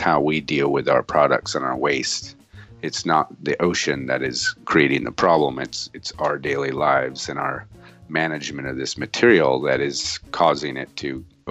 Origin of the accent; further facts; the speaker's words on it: California, United States; moved away as an adult; now in Asia; I grew up in California, so I was a competitive swimmer and water polo player, and started windsurfing at an early age, so I was always near the water. And when I moved to Asia